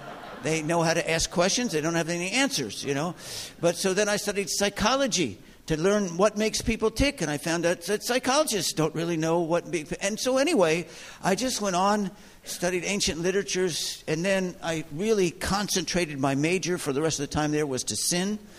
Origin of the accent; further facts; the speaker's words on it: United States; so I grew up in the United States, grew up in a synagogue.